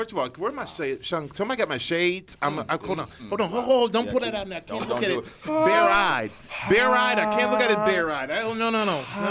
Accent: Germany; And me growing up in Germany, him having a sensibility of growing up here and spending time in just more than one city in the U.S.

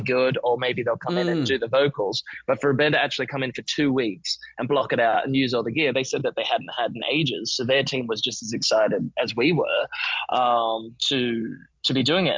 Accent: Newcastle, New South Wales, Australia; also born or lived in Perth, Australia; But grew up on the East Coast because Mum moved over to Newcastle to be closer to my dad when I was, you know, only 1 year old. So I kind of grew up across Newcastle and Sydney and Gloucester and finally moved up to the Gold Coast towards the end of high school.

